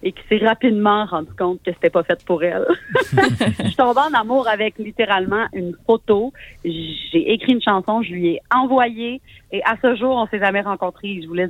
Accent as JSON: {"language": "French", "town": "Rimouski", "region": "Quebec", "country": "Canada", "tie": "born or raised there", "lives_now": "Îles de la Madeleine, Canada", "said": "C'est-à-dire que j'ai grandi à Rimouski et puis je passe mes étés aux îles de la Madeleine avant de m'y ancrer pour de bon."}